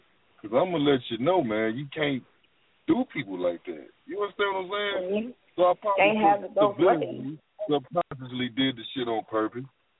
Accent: Gary, Indiana, United States; I'm from Gary, baby.

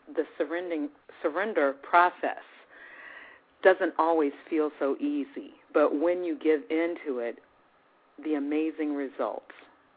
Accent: Warsaw, Virginia, United States; I'm from Virginia, Warsaw, Virginia. I'll give a shout-out to my hometown.

